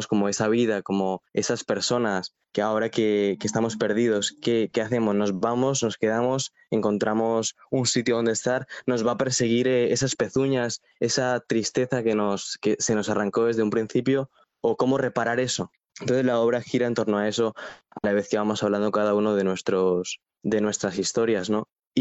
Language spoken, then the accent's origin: Spanish; Spain; yo me crié aquí en España, con otra realidad, digamos